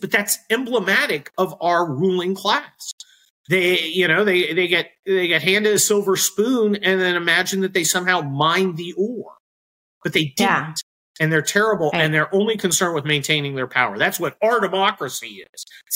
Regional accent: San Francisco, California, United States; now in Los Angeles, United States; Now, I grew up near San Francisco, mm-hmm. and then I went to school in San Diego, but I'd never been to Los Angeles

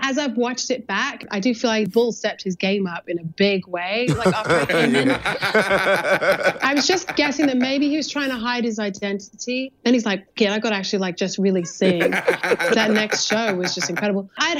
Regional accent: England, United Kingdom; accent: English; are people going to know I'm English if I use my English accent?

